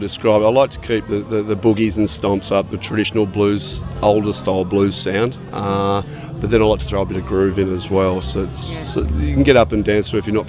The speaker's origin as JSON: {"language": "English", "town": "Bega", "region": "New South Wales", "country": "Australia", "also_born_or_lived": "Perth", "lives_now": "Bellingen, Australia", "said": "I hail from Bega originally on the far south coast."}